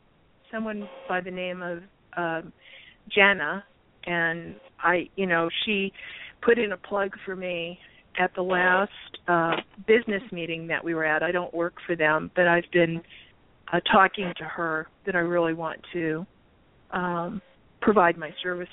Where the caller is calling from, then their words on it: Tucson, Arizona, United States; Well, I'm in Tucson right now at the moment.